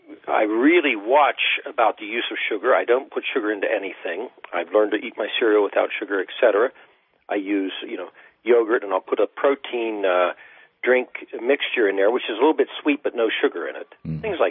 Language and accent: English; Ohio, United States; including my home state of Ohio